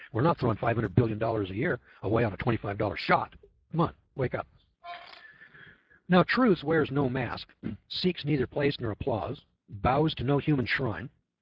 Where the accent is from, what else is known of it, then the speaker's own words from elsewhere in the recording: California, United States; I'm from California, and I never heard of that place.